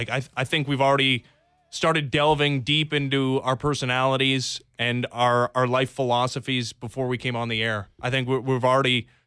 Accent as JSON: {"language": "English", "region": "Ontario", "country": "Canada", "said": "I was born there. Yes, I moved away when I was three. But yes, I'm an Ontario guy."}